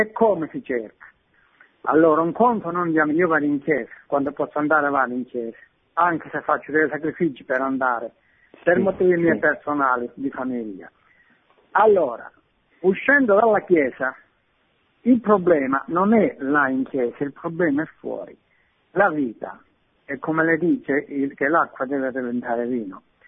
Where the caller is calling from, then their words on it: Vibo Valentia, Calabria, Italy; sono da Debo Valentia.